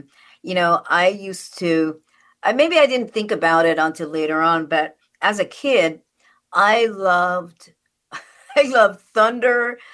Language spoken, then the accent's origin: English; Westmoreland, Jamaica; born there; I was born in Jamaica, in Westmoreland, in an area where it was very forest, you know, it's very forest-like, very much so, you know, so it's raining all the time.